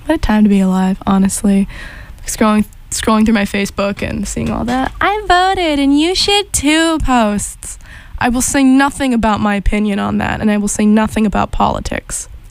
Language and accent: English; California, United States; I'm a little context here. I'm from California. So rain, darkness, cold. This is new and I don't like it.